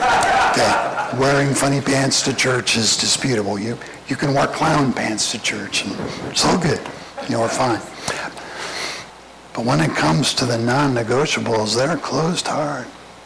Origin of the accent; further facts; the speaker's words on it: Scotland, United Kingdom; I'm Scottish. I didn't.